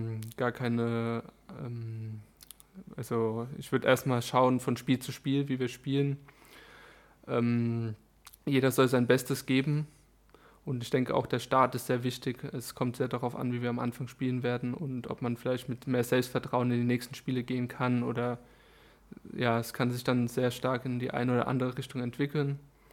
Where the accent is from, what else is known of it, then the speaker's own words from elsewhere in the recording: Worms, Rhineland-Palatinate, Germany; born there; wenn ich zu Hause bin, dann bin ich auch ab und zu nochmal in Worms und oder in Alzey zum Beispiel